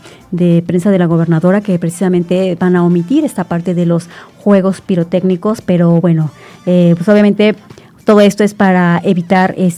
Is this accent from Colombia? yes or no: no; Mexico; tenemos que celebrar nuestras raíces, nuestras historias y el hecho de que somos mexicanos.